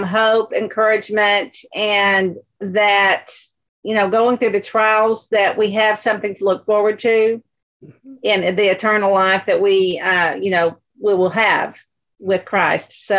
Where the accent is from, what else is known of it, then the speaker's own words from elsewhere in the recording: Texas, United States; We're very proud of being a Texan, you know, as I don't mean pride in a bad way, but I love the wide open spaces and the friendliness.